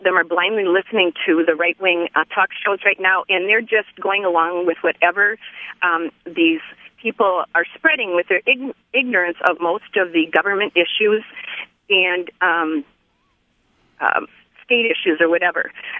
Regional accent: Wisconsin, United States; I'm calling in to say that I am from Wisconsin. I grew up in a conservative family, and I'm the oldest of seven.

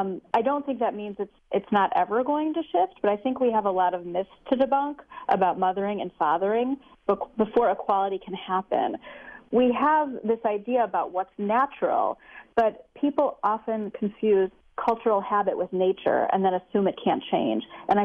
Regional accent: New York, United States; I'm a New Yorker, so I don't know

